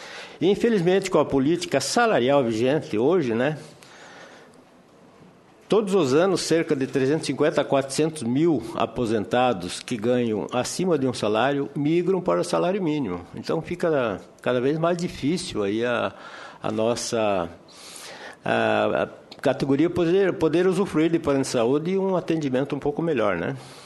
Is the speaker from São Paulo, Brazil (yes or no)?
no; Francisco Beltrão, Paraná, Brazil; Eu sou do interior do Paraná, na cidade de Francisco Beltrão.